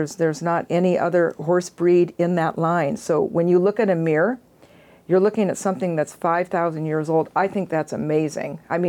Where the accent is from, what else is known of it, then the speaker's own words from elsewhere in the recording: California, United States; I came from Marin County, which is completely opposite of where I'm at.